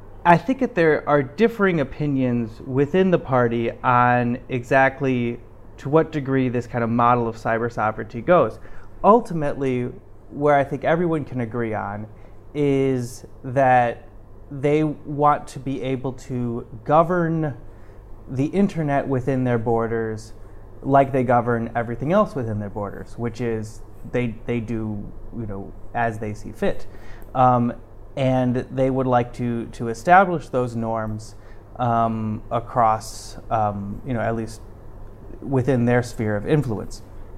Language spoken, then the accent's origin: English; United States; No, I'm a Z guy. I'm American.